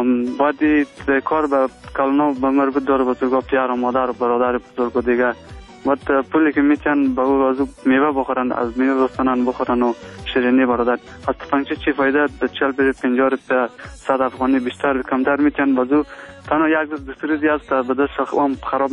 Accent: Afghanistan; ما شما افغان هستیم

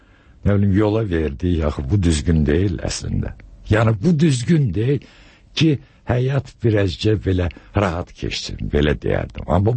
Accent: Ganja, Azerbaijan; Və mən Gəncəliyəm özüm.

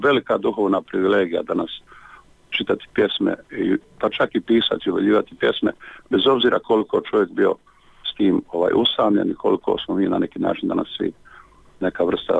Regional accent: Bosnia & Herzegovina; državljan sam Bosne i Hercegovine, to je moja jedina domovina u kojoj ja ostvarujem svoj život i svoju književnost.

